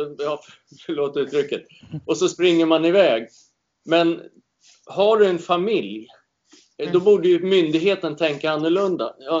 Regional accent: Sweden; Jag är svensk.

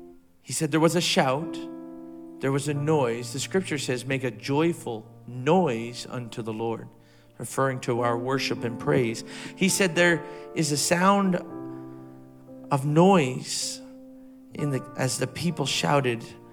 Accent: Canada; I grew up in Canada. So I too am in part of the British Commonwealth today. And I grew up in Canada

